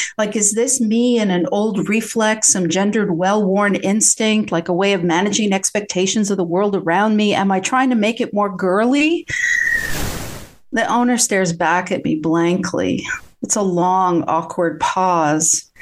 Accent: Canada; So I'm from Canada. I don't get called ma'am a whole lot.

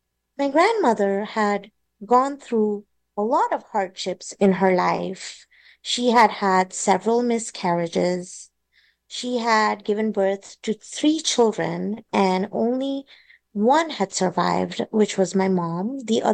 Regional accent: India; So I grew up in India, being raised by both my grandparents and my single mother.

